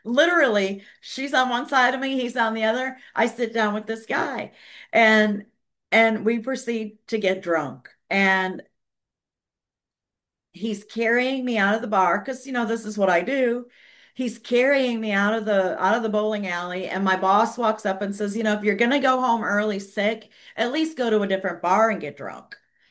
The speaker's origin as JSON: {"language": "English", "town": "Detroit", "region": "Michigan", "country": "United States", "tie": "born or raised there", "said": "I grew up in Detroit, so it was all a bunch of factory workers."}